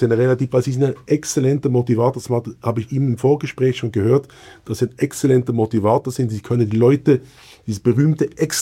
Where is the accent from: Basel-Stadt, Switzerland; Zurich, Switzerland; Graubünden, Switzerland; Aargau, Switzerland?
Basel-Stadt, Switzerland; Basel; Jetzt habe ich eine dumme Frage als Basler.